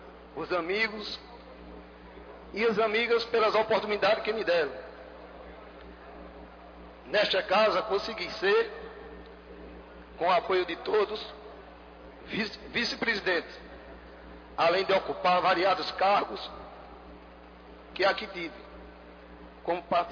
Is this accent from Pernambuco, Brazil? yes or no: yes; Santa Cruz do Capibaribe, Pernambuco, Brazil; a população de Santa Cruz me deu a oportunidade de ser eleito prefeito da minha querida cidade, da minha cidade natal.